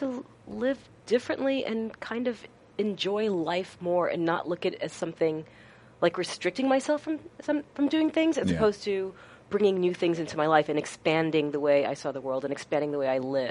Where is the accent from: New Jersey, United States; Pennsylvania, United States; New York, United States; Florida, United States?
New York, United States; I did. I grew up in Westchester County.